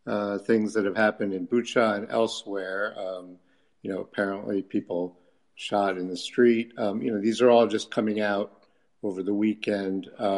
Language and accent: English; United States; I guess I come from the United States and also from a journalism background.